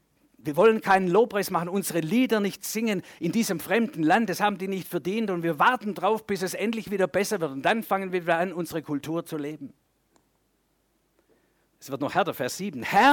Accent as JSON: {"language": "German", "country": "Germany", "said": "Und da sind wir Deutsche sehr anfällig geworden."}